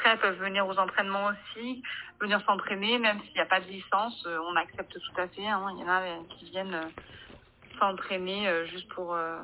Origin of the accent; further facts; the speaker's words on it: Beauregard, France; Moi-même, je suis native de Beauregard depuis toute petite.